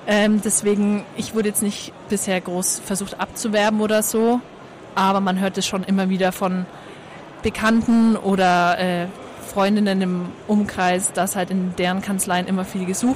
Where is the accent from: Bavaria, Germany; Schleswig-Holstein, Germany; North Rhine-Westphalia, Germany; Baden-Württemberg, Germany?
Bavaria, Germany; 20 Jahre alt und ich komme aus dem Raum Nürnberg